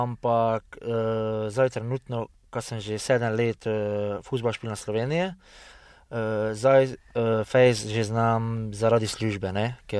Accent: Felsőszölnök, Vas, Hungary; Pa jaz sem rekel, da sem iz Mađarske, ne, iz Gornjega Sanika

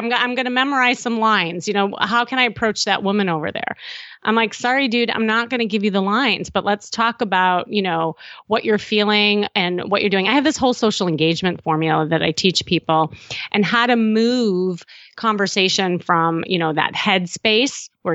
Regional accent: Midwest, United States; No, I'm from the Midwest.

